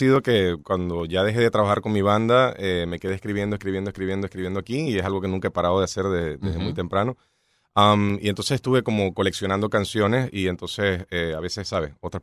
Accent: Maracaibo, Zulia, Venezuela; born there; Sí, zuliano. Mis orígenes son italianos, claramente, pero llegué, bueno, nací en Venezuela por casualidad y gracias a Dios, en Maracaibo, y volví a Venezuela cuando tenía como 11 años. Entonces, pues me he mudado, he crecido un poco por todos lados

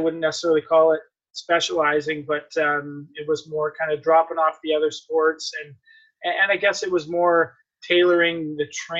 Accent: Burnaby, British Columbia, Canada; I grew up on the main streets of Burnaby, British Columbia.

